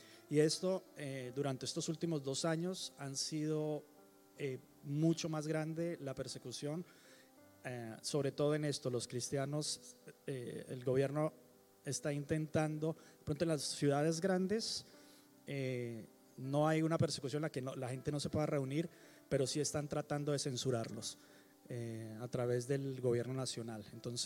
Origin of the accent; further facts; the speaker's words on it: Colombia; somos colombianos y queremos estar orando por algunas cosas